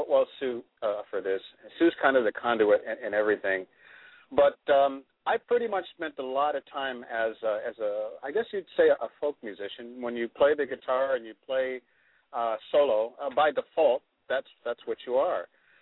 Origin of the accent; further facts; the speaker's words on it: Philadelphia, Pennsylvania, United States; now in Geneseo, United States; And I live, I'm from Philadelphia, as you know, which is, I understand, your hometown?